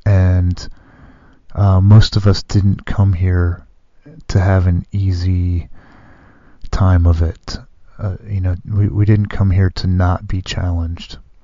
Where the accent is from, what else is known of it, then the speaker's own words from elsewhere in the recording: Michigan, United States; growing up in Michigan, February is kind of this, can tend to be this dark, dreary little month.